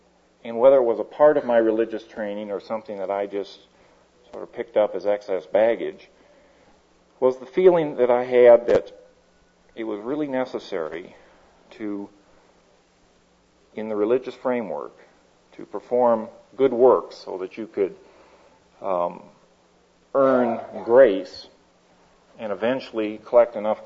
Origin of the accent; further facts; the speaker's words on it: Midwest, United States; I was raised in the Midwest, a little further east than most of you people are from, and I was raised in a very God-fearing and loving family.